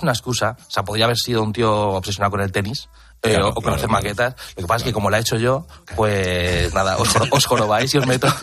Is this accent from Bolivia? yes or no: no; Ávila, Castile and León, Spain; todos mis colegas de mi ciudad, que yo soy de Ávila, pues todos mis colegas son raperos